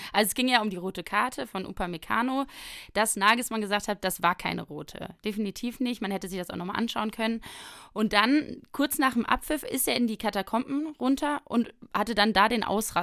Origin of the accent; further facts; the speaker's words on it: Rhineland, Germany; als Rheinländerin tut das wirklich richtig weh.